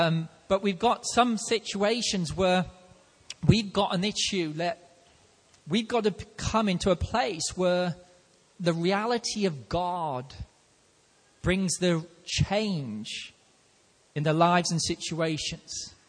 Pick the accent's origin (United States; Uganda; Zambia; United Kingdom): United Kingdom; Liverpool, North West England; now in England; I'm from Liverpool, and I was part of a shipping company in Liverpool for several years before I actually moved down south. And my accent starts coming out now.